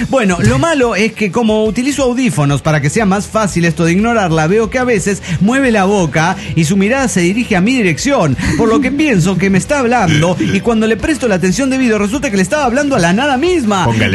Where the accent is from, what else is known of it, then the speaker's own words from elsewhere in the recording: Costa Rica; de Costa Rica.